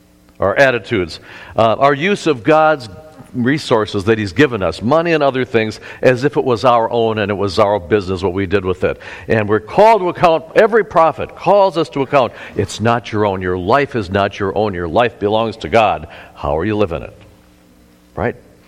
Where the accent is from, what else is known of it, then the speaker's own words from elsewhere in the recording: Eau Claire, Wisconsin, United States; even in Eau Claire, Wisconsin, my hometown.